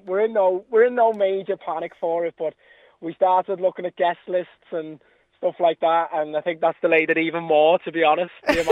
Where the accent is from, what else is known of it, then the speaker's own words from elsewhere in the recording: Liverpool, North West England, United Kingdom; it's kind of a tip of the hat to those times growing up in Liverpool.